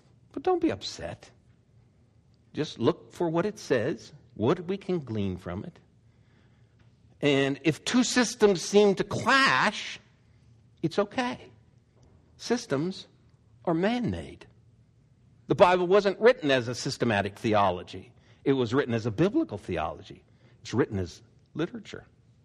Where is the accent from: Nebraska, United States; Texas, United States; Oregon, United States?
Oregon, United States; Portland; One was from my hometown, Portland, Reed College. In fact, my house was just up the street from it.